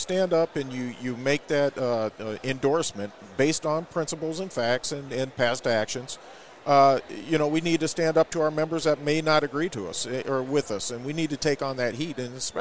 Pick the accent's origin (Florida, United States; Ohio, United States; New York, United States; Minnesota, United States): Minnesota, United States; born there; I was born in Minnesota, so I'm proud of our connection.